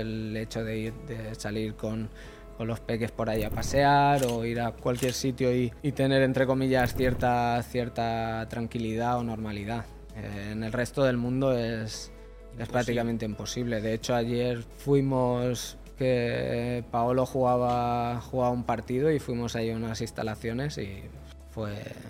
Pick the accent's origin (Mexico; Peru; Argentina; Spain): Spain; Fuentealbilla, Castilla-La Mancha; Evidentemente que Albacete, Fuentealbilla, mi pueblo